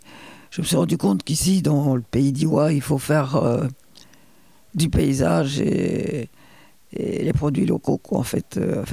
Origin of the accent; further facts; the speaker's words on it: Belgium; now in Châtillon, France; Je suis belge aussi, il n'est parfait. Et voilà. Moi, j'étais à l'internat en Belgique, très jeune, à partir de 8 ans jusqu'à mes 20 ans.